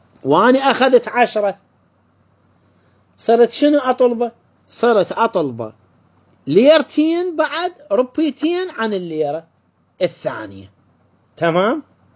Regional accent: Iraq; عندنا بالعراق

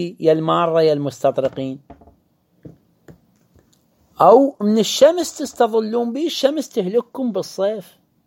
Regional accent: Karbala, Karbala Governorate, Iraq; عندنا في كربلاء باب السلام، باب الطاق

